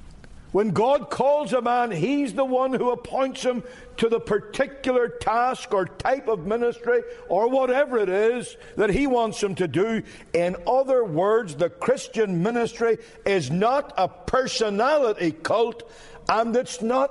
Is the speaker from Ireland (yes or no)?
yes; Ireland; Me, I'm an Irishman, and I just fly by the seat of my pants.